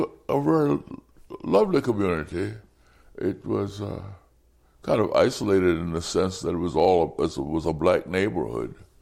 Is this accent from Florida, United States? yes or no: no; Baltimore, Maryland, United States; born there; Yes, I was born in Baltimore, Maryland in 1932. And we were not even a middle-class family.